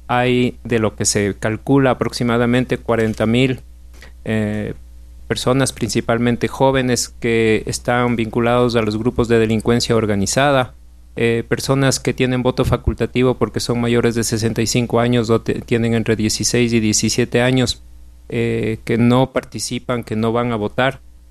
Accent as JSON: {"language": "Spanish", "country": "Ecuador", "said": "en el caso de sociedades como la ecuatoriana, porque tenemos a una enorme porción de la población por fuera del sistema de participación política."}